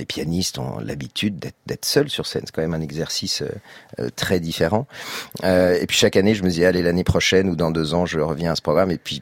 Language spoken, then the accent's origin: French; Auvergne-Rhône-Alpes, France; j'avais envie de m'amuser en Savoie, là où j'ai grandi.